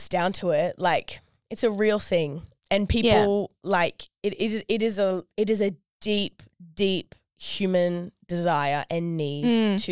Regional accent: Australia; Like my identity is that I'm an Aussie.

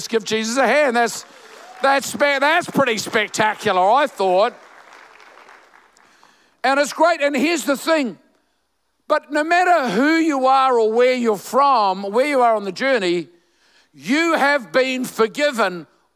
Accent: New Zealand; I'm a New Zealander, you see, so I can tell this joke.

